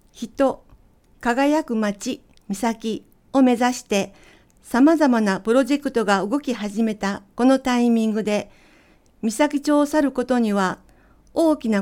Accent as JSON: {"language": "Japanese", "town": "Nagoya", "region": "Aichi", "country": "Japan", "tie": "born there", "also_born_or_lived": "Tokyo", "said": "名古屋で生まれ、今まで東京をはじめ海外など様々な場所で生活し"}